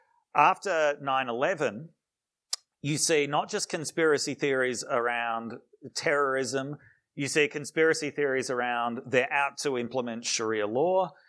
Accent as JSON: {"language": "English", "country": "Australia", "said": "as an Australian at the time living in the US"}